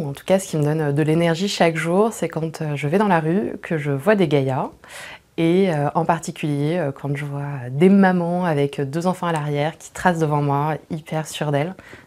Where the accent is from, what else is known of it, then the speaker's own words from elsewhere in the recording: Paris, Île-de-France, France; j'ai grandi à Paris il y a bientôt 40 ans.